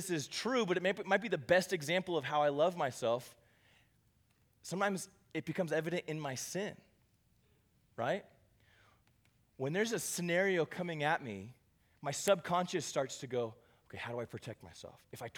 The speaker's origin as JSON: {"language": "English", "country": "United States", "said": "but for us as American Christians, that's like our language, right? That's our speak."}